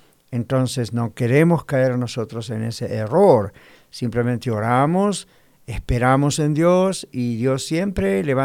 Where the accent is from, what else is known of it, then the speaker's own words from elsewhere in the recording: Argentina; now in United States; cuando éramos pequeños en mi país, en Sudamérica, específicamente en Argentina, había música secular que era la única música que en casa podíamos escuchar.